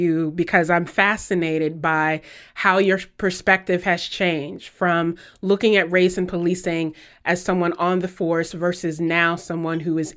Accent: the South, United States; you know, I'm from the South, so I try not to talk about age

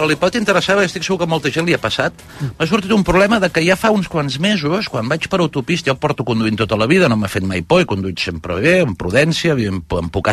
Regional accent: Catalonia, Spain; Si sóc fatxa català.

